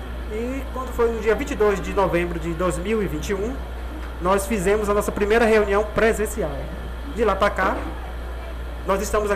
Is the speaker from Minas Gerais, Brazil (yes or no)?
no; Cruz das Almas, Bahia, Brazil; Eu sou da cidade de Cruz das Almas, território do Recôncavo.